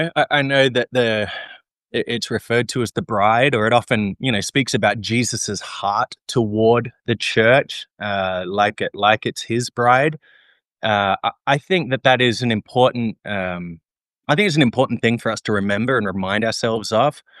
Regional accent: Australia; now in United States; as an Australian speaking to a bunch of South Africans

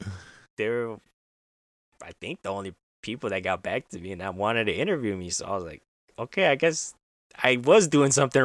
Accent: Chicago, Illinois, United States; So, yeah, I will be starting a position with my hometown Chicago Bears as a seasonal content producer.

